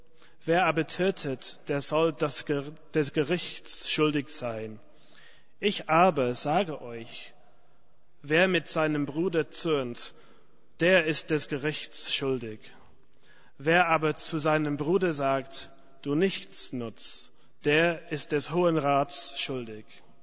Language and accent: German; England, United Kingdom; German is a second language; now in Germany; als Engländer interessiert mich gar nicht, was jetzt so gleichzeitig passiert, so vom Fußball her.